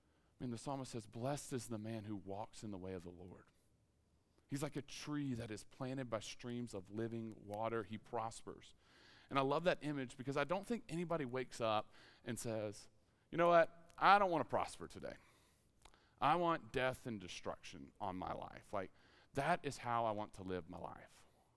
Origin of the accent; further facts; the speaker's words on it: Mississippi, United States; And so a kid growing up in Mississippi, I was aware of Mississippi State, but I graduated from Ole Miss, and so I'm really messed up now. And I'm in Starkville, Mississippi, being a student pastor.